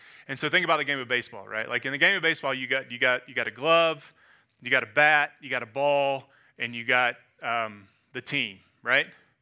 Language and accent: English; Georgia, United States; So I'm from the South, right? I'm from Georgia, so I think I can say this.